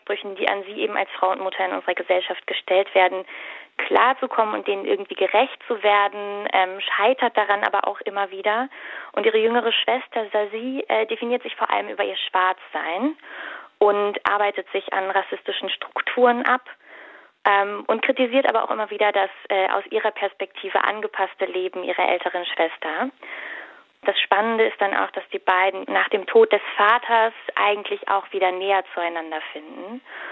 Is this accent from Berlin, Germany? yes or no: yes; Biesdorf, Berlin, Germany; Ich komme tatsächlich aus der Gegend, also Biesdorf neben Mahlsdorf, von daher ist es für mich ein spannendes Stück Lokalgeschichte.